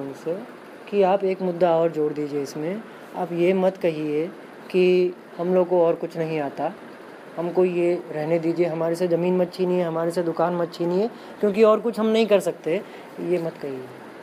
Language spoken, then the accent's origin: Hindi; Mumbai, Maharashtra, India; बम्बई में, मैं बम्बई से हूँ, बम्बई में सब यही हुआ